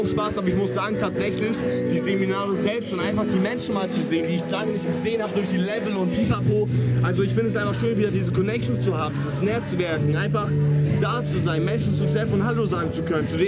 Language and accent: German; Bremen, Germany; Ich komme aus Bremen.